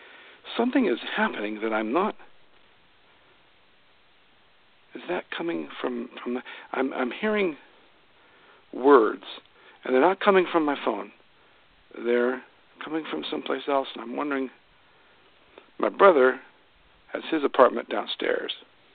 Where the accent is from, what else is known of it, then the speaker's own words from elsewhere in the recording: Columbus, Ohio, United States; I'm from Columbus, Ohio. It's a very large city in the Midwest, with a very bad hockey team.